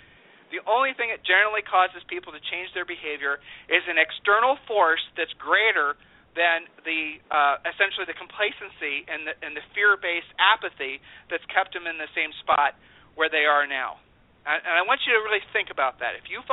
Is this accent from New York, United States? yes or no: no; Columbus, Ohio, United States; we grew up in Columbus, Ohio, you know.